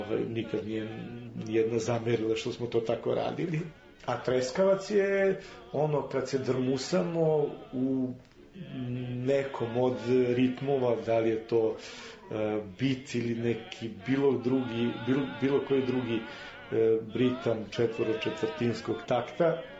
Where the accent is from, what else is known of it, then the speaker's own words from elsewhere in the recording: Dobanovci, Belgrade, Serbia; Odrastao sam u Dobanovcima i na 50 metara od moje kuće se nalazi plesna sala.